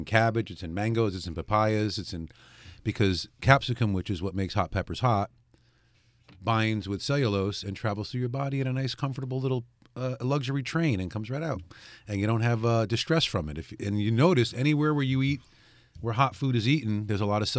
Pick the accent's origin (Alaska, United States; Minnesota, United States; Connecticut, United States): Connecticut, United States; Because I'm from Connecticut.